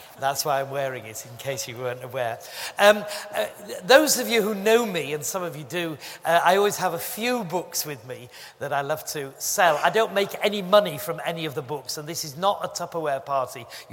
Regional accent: Yorkshire and the Humber, United Kingdom; now in London, United Kingdom; But anyway, I'm a Yorkshireman, but I'm down here.

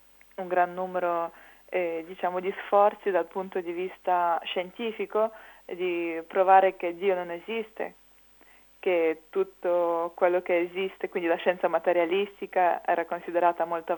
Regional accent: Ukraine; Italian is a second language; now in Italy; in Ucraina sto parlando, il mio paese d'origine

